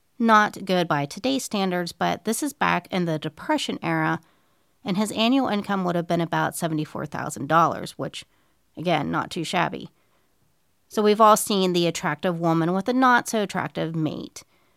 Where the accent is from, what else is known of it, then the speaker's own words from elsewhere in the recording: Moundsville, West Virginia, United States; This week, I have a very intriguing case with ties to my hometown of Moundsville, West Virginia, which I love, of course.